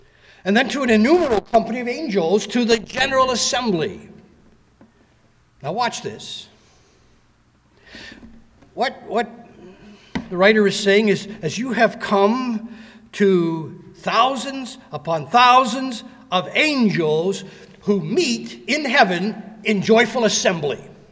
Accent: Canada; I'm a citizen of Canada. I'm a Canadian.

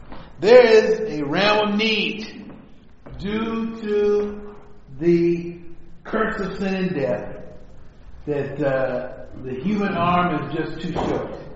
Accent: Detroit, Michigan, United States; I remember pastoring in a neighborhood that I was raised in Detroit.

